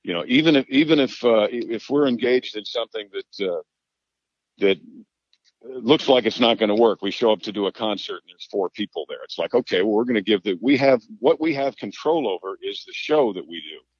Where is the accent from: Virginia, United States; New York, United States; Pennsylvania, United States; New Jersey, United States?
New York, United States; I did, absolutely, and I'm from New York.